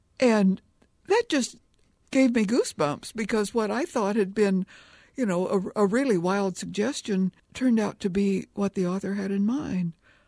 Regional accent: Kansas, United States; and I grew up in Kansas, but I don't usually read books about the Midwest unless it's a send-up

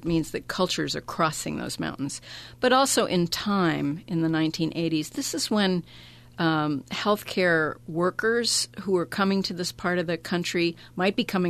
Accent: North Carolina, United States; Nevertheless, it's a lot like the area where I grew up in North Carolina.

